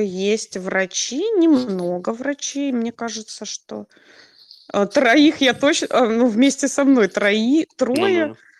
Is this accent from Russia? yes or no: yes; Kaliningrad, Kaliningrad Oblast, Russia; и у нас, ну, у нас в основном, конечно, калининградцы все ехали тогда на тот момент поступать в ближайший, это Смоленск